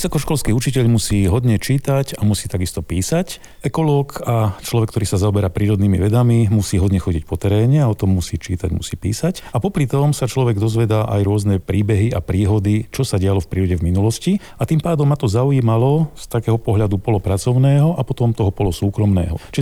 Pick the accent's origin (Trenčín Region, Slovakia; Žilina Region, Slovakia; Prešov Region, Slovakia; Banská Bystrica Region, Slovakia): Banská Bystrica Region, Slovakia; Brezno; som hugáň, teda narodil som sa v Brezne, kde som vychodil základnú a strednú školu